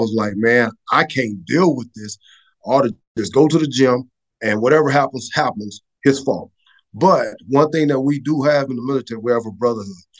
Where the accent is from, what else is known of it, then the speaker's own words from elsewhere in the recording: Houston, Texas, United States; I'm originally from Houston, and we grew up extremely poor, right?